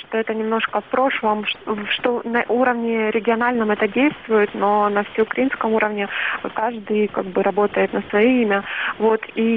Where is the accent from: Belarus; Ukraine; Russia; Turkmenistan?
Ukraine; Pervomaisk, Luhansk Oblast; Это классик соцреализма, который происходит из города Первомайска, откуда я родом.